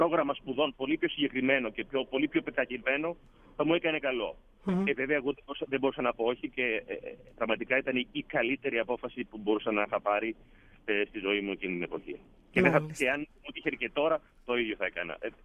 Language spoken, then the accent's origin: Greek; Greece; first language Greek; Και ήδη σε αυτήν την ηλικία που βρίσκομαι μιλάω 5 γλώσσες μαζί με τα ελληνικά που είναι η μητρική μου.